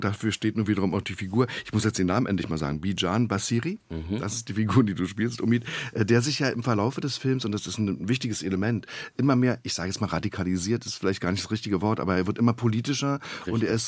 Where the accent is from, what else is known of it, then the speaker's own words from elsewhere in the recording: East Germany, Germany; Und was ich besonders bemerkenswert finde, natürlich als Ossi